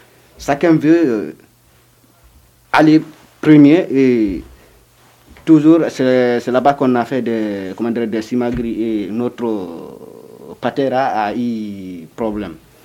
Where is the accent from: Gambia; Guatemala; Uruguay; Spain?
Gambia; Soma; Spanish is a second language; moved away; also born or lived in Italy; Yo soy de Gambia y mi pueblo se llama Soma. Yo vengo en Europa en años 2015 y con mi tío